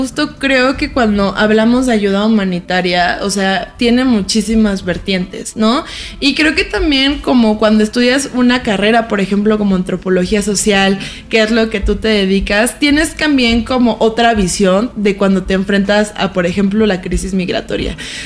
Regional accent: Mexico; son una cuestión de cosas que nos competen a todos como mexicanos

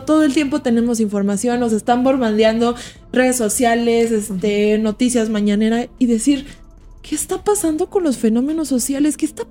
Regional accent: Mexico; yo soy mexicana

